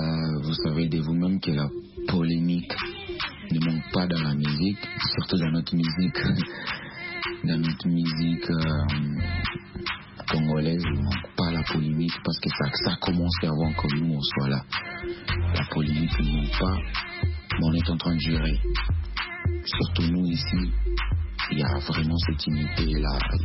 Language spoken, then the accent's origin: French; Kitwe, Copperbelt Province, Zambia; born there; first language Luba; French is a second language; Luba. Donc, un Luba du Kasaï. Voilà, je suis un Kasaïen du côté de mon papa. Bien que je suis né en Zambie, à Kitwe, je suis un Congolais parce que mes parents sont des Congolais.